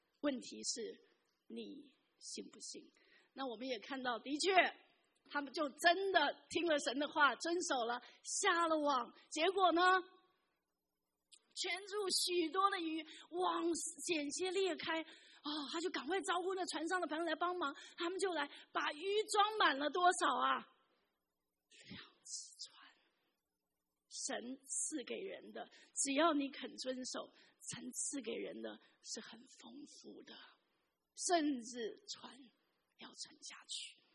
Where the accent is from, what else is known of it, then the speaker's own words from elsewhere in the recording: China; 特别呢我们中国人很爱面子哈